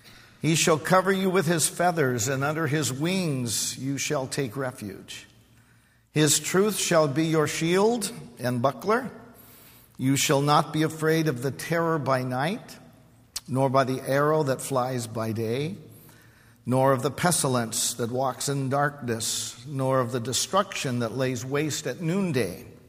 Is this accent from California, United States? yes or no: yes; Modesto, California, United States; I was a little boy growing up in Central California, Modesto, Ceres area to be specific, if you know where that is.